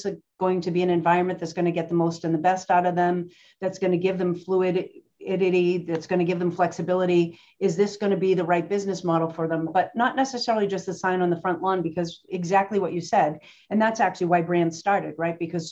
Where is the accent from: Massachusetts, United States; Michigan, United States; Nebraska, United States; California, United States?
Massachusetts, United States; Boston; So I'm from Boston. So I'm a little bit of a diehard Patriots fan, right?